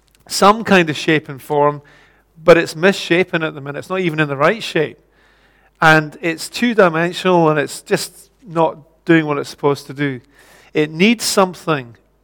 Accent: Scotland, United Kingdom; which I love saying because I'm a Scot.

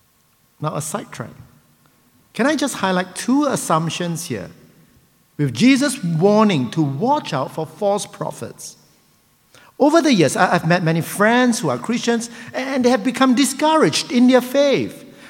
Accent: Malaysia; As you know, I come from Malaysia.

